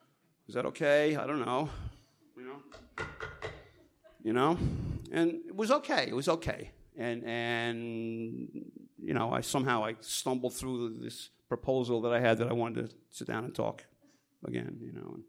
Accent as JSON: {"language": "English", "region": "New York", "country": "United States", "said": "and I was from New York and this and that, and okay."}